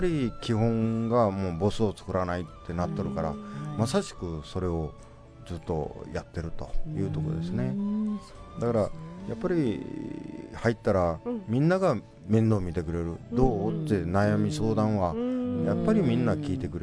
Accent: Arita, Saga, Japan; 僕は佐賀県出身の、有田の

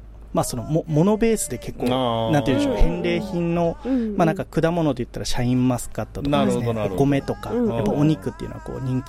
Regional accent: Nagasaki, Japan; やっぱりこう生まれ育った長崎を良くしたいっていう、うん、これが強くてですね、

